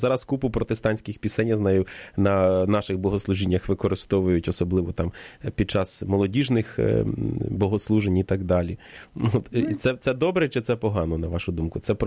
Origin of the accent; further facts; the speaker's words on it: Podolia, Ukraine; я з Поділля, ви з Поділля